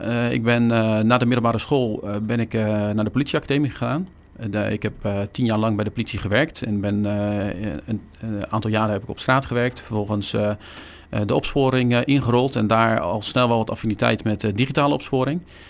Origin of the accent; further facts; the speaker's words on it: Krimpen aan den IJssel, South Holland, Netherlands; Ja, ik ben geboren en getogen in dit dorp, Krim van IJssel.